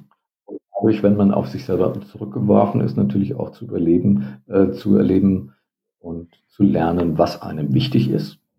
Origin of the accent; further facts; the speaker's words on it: Hesse, Germany; Nordhessen, wo ich aufgewachsen bin